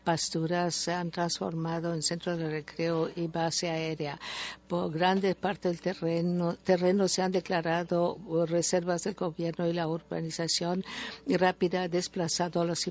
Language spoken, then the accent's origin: Spanish; Baguio, Cordillera Administrative Region, Philippines; mi pueblo, los Ibaloy, en Baguio City, en Filipinas.